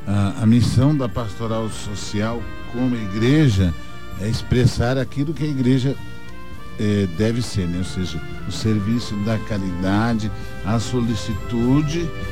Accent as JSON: {"language": "Portuguese", "region": "Mato Grosso do Sul", "country": "Brazil", "lives_now": "Dourados, Brazil", "said": "Como eu cheguei em Dourados, não foi tão longe, vim de Campo Grande para cá, foi muito bem acolhido."}